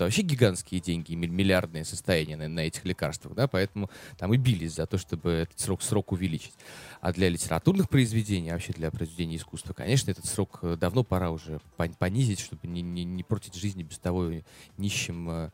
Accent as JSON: {"language": "Russian", "region": "Saint Petersburg", "country": "Russia", "said": "у меня все бабушки блокаду здесь пережили. Я с детства слушал все эти разговоры и рассказы. И, конечно, как любой петербуржец"}